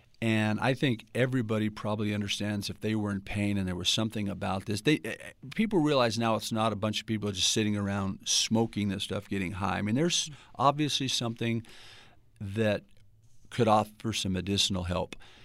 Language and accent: English; North Las Vegas, Nevada, United States; fact is when I grew up in North Las Vegas, we were the bedroom community of Las Vegas.